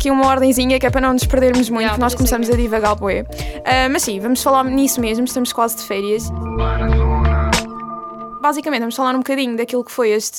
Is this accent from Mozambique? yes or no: no; Lisbon, Portugal; visto que nós somos de Lisboa